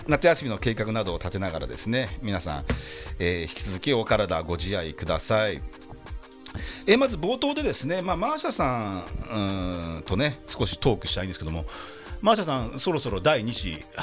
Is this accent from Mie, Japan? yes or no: no; Yokohama, Kanagawa, Japan; 私の地元の鶴見、横浜市の鶴見区です。